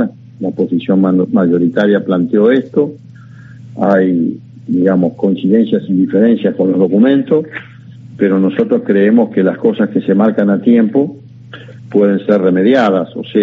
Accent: Buenos Aires Province, Argentina; como legislador de la provincia y como bonaerense

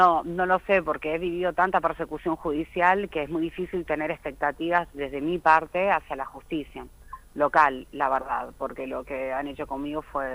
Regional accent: Buenos Aires Province, Argentina; yo vengo de la provincia de Buenos Aires

